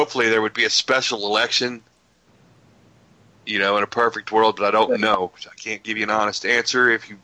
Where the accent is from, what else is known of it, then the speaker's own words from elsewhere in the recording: Georgia, United States; I'm from North Georgia. Hashtag recall Kemp.